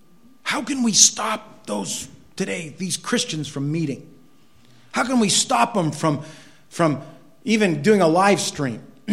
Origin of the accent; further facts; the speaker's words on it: United States; I'm glad for the freedoms I have enjoyed in my life as an American